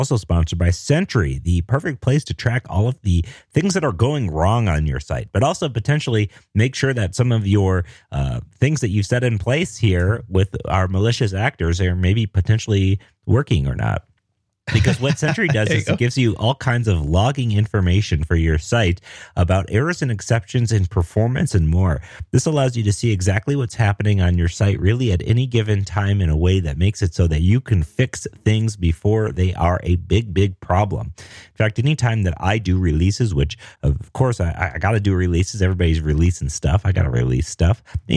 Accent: Denver, Colorado, United States; I'm a developer from Denver, Colorado.

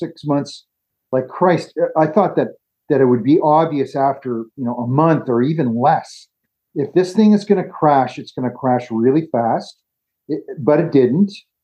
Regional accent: Ottawa, Ontario, Canada; also born or lived in Toronto; That's where I'm from Toronto, but I grew up in Ottawa.

